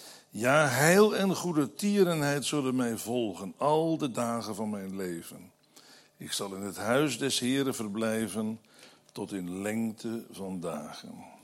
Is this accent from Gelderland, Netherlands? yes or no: yes; Apeldoorn, Gelderland, Netherlands; ik ben hier opgegroeid als kind in de vergadering in Apeldoorn